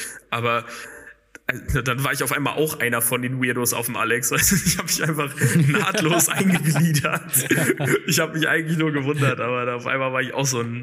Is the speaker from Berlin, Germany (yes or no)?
yes; Berlin, Germany; das ist so die unattraktivste Wohnlage, die ich mir als Berliner vorstellen kann.